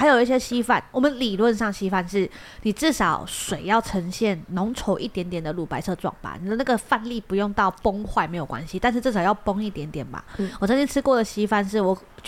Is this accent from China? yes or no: no; Indonesia; 因为我们从小在印尼住饭店的时候，每天早餐都有欧姆蛋